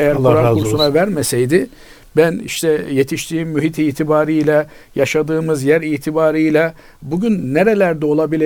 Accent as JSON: {"language": "Turkish", "region": "Istanbul", "country": "Turkey", "tie": "born or raised there", "said": "Her ne kadar İstanbul'da doğdum, büyüdüm, yetiştim ise de kütük olarak Trabzon kütüğüne kayıtlıyız."}